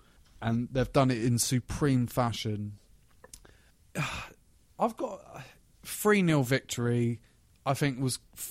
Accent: London, United Kingdom; Even as a Londoner, get fucking Manchester winning the title again, because Arsenal ain't.

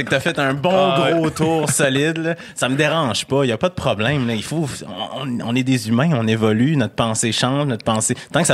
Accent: Sainte-Foy, Quebec, Canada; je viens de Sainte-Foy, je le dis souvent, j'ai grandi. La seule personne noire dans ma vie pendant un long moment, ça a été mon frère

